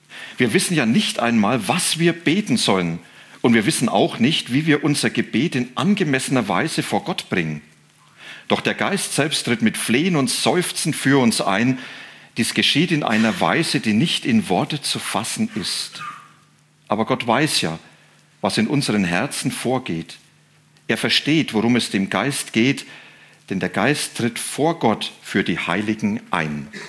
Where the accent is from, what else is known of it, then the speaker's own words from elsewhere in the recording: Bavaria, Germany; Manche wissen, ich komme aus Franken, kleines Dorf.